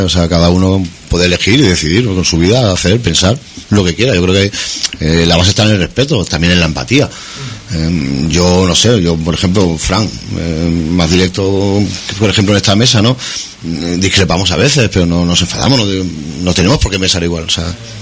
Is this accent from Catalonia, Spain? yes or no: yes; L'Hospitalet de Llobregat, Catalonia, Spain; Nosotros venimos de Hospitalet.